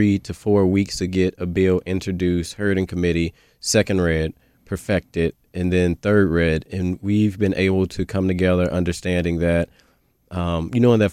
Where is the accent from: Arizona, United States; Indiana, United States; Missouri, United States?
Missouri, United States; St. Louis; You know, growing up in North St. Louis, people have said North St. Louis